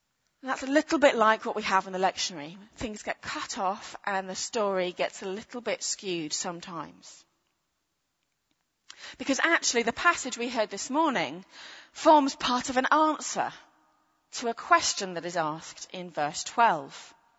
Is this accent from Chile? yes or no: no; United Kingdom; As a Brit, it's a little strange to join in some of the celebrations.